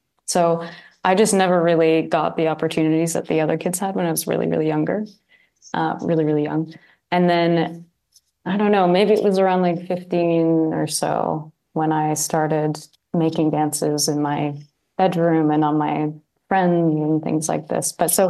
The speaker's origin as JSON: {"language": "English", "country": "Canada", "tie": "born or raised there", "said": "when I was growing up, was like the home company. It was like the ideal as a young dancer in Canada."}